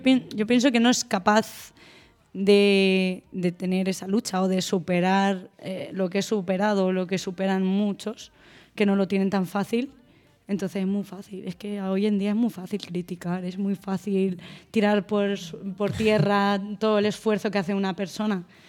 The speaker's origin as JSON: {"language": "Spanish", "country": "Morocco", "lives_now": "Spain", "said": "Y si yo tengo la licencia de aquí, y yo, ya es verdad, pudiendo competir en mi país... Yo decido competir aquí. Yo podría haber competido el Nacional de Marruecos y el Nacional de aquí de España, pero no."}